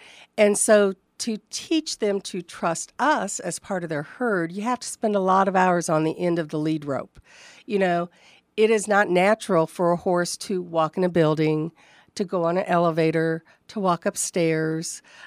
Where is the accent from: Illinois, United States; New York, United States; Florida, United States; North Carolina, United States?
Illinois, United States; Taylorville; I'm actually from Taylorville. My husband and I farm in Stonington along with our son.